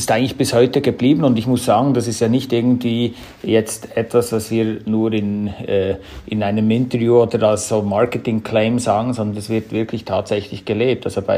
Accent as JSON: {"language": "German", "country": "Switzerland", "said": "Wie man höchstwahrscheinlich nicht verkennen kann von meiner Sprache her, komme ich aus der Schweiz, auch vom Namen her … Also das zeigt ein bisschen, wo meine Wurzeln sind. Und die sind natürlich immer sehr stark an den Berg geprägt gewesen."}